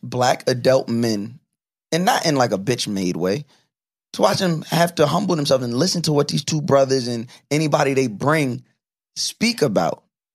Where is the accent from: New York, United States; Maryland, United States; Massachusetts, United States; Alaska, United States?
New York, United States; this nigga Vance, I grew up with on Long Island.